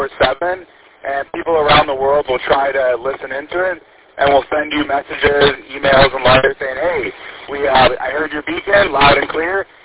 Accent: Midland, Michigan, United States; you know, I'm from Midland, and they're so well-funded with emergency stuff

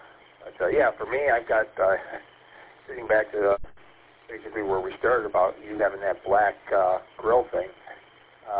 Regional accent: St. Clair Shores, Michigan, United States; I'm originally from St. Clair Shores, and I grew up in the area of the 696 I-94 interchange.

